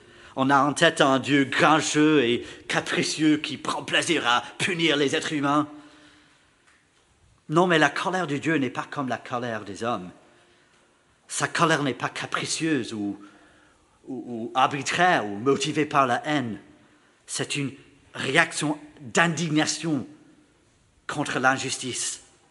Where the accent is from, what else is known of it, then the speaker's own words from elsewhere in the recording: Belgium; On est belge, donc on aime les documents, quoi.